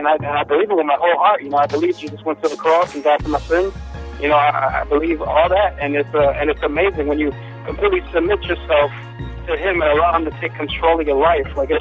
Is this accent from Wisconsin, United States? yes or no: yes; Milwaukee, Wisconsin, United States; Now, I was born and raised in Milwaukee, the South Side area, which is, you know, majorly, I'm Puerto Rican, so there's a lot of Hispanics in the area.